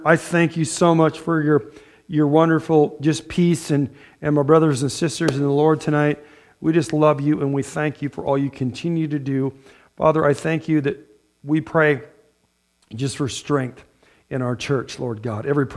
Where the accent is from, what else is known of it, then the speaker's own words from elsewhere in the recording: Iowa, United States; and of course, we grew up around the Des Moines River, southeast Iowa